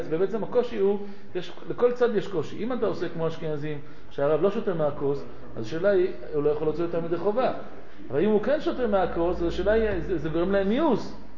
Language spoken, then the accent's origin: Hebrew; Morocco; אני מרוקאי.